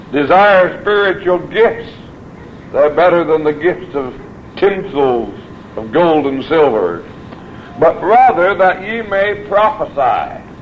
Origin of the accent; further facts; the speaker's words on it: American Falls, Idaho, United States; down near to my home town of American Falls, Idaho.